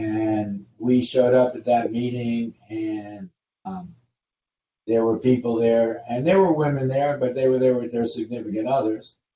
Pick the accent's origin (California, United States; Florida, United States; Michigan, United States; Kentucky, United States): Florida, United States; Orlando; He said, where are you from? We said, we're from Orlando.